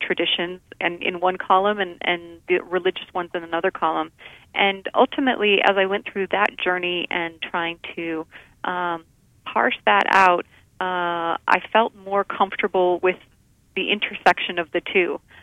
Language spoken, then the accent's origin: English; United States; I'm an American. I know that.